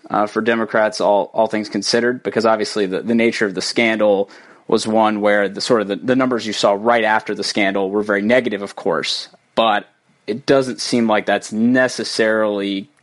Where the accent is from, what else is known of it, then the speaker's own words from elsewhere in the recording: Virginia, United States; Well, I mean, I'm a homer. I'm from Virginia.